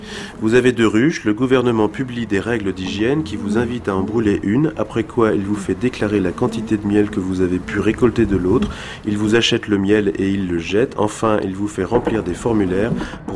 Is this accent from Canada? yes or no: no; Île-de-France, France; born there; Je suis né en Seine-Saint-Denis